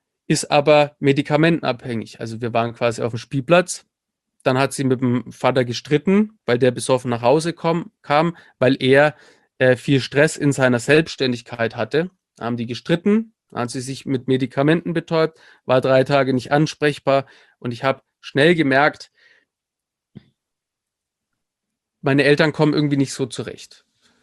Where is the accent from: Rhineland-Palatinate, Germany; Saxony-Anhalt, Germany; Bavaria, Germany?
Bavaria, Germany; Nuremberg; ich bin im Prinzip aufgewachsen in der Nürnberger Südstadt. Südstadt war immer so eine Assi-Gegend